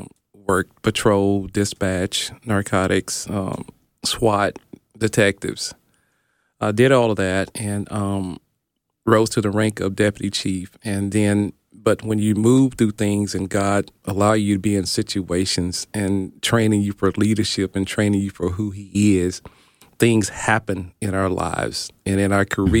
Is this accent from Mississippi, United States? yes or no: yes; Tupelo, Mississippi, United States; I was born and raised in South Tupelo, Mississippi